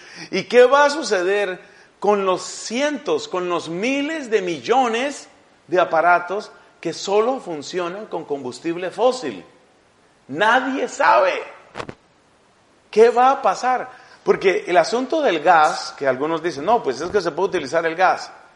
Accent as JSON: {"language": "Spanish", "country": "Colombia", "said": "Resulta que en mi país, yo soy de Colombia, en mi país hace ya unos años"}